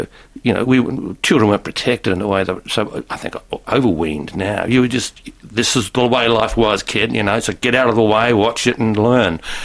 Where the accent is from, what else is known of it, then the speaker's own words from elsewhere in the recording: Hastings, Hawke's Bay, New Zealand; also born or lived in Sydney, Australia; And then we went back to a place called Hastings